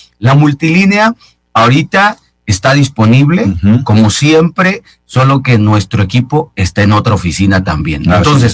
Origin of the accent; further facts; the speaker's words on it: Mexico; De las nuestras, que podemos hablar como mexicanos y nos va a entender.